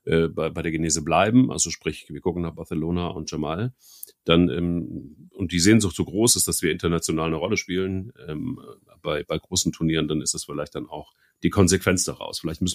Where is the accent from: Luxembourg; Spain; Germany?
Germany; Cologne, North Rhine-Westphalia; und das sage ich als Kölner